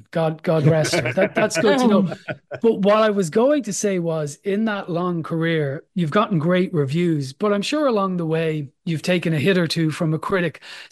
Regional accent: Ireland; accent: Irish; Michael Keaton slagging my Irish accent

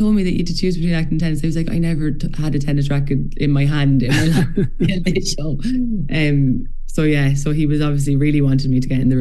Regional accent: Ireland; it's like in our DNA as Irish people and as storytellers.

